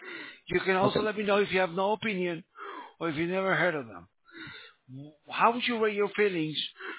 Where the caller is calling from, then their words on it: Los Angeles, California, United States; I'm calling you from L.A., sir.